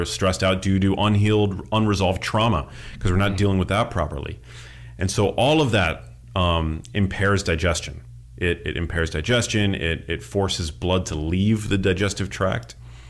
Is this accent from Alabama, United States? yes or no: no; New York City, New York, United States; So the first place that my brain went, I grew up in New York City. And after school, I would always go to the local pizza shop.